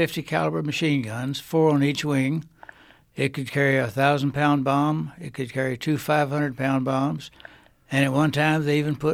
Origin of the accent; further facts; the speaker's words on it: Roanoke, Virginia, United States; In Roanoke, Virginia.